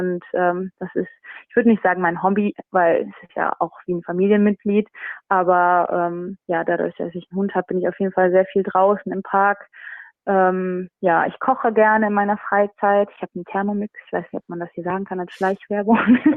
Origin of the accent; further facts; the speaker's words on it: Essen, North Rhine-Westphalia, Germany; ich bin aus Essen